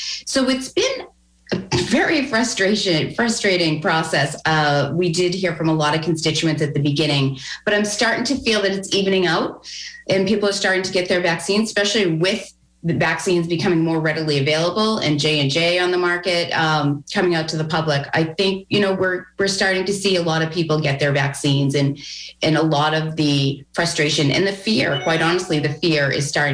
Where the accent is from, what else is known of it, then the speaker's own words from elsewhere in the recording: Hanover, Pennsylvania, United States; And I grew up in Hanover, which probably very secluded, you know, very, didn't really, wasn't very worldly at that time.